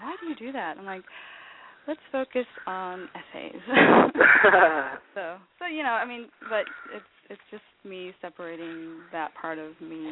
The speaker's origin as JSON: {"language": "English", "country": "United States", "said": "my parents were really active in the Vietnamese community. I'm Vietnamese American."}